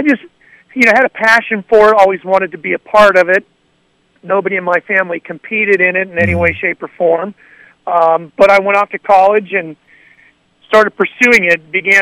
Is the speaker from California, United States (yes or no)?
yes; California, United States; also born or lived in Utica, New York; Yeah, I was born in upstate New York in Utica, but then I was raised in Northern California. So my racing roots really come from that part of the country.